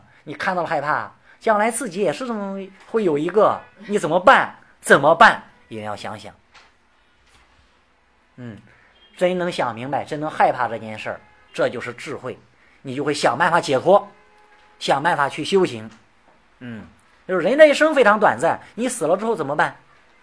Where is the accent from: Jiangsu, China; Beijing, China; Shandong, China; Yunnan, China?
Shandong, China; 不行，用普通话讲没味道了，就得是用我们山东土话讲，感觉的有味道啊